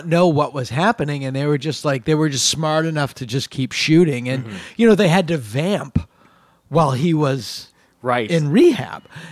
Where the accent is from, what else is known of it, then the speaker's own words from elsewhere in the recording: Massachusetts, United States; I'm from Massachusetts, but my best friend made it.